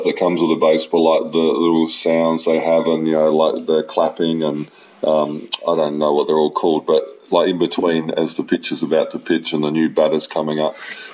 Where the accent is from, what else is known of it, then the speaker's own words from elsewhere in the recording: Australia; you grow up as an Australian understanding a little bit about baseball, don't you, and seeing it on TV.